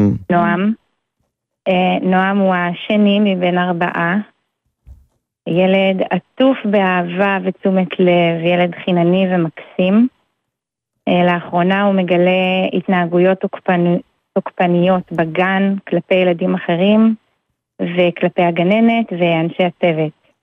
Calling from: West Coast, United States; יש לי קול שקט, כי אני מדברת מארצות הברית, ואצלנו לילה

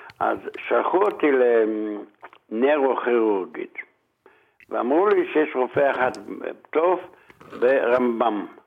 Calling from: Bnei Brak, Tel Aviv District, Israel; אני מבני ברק.

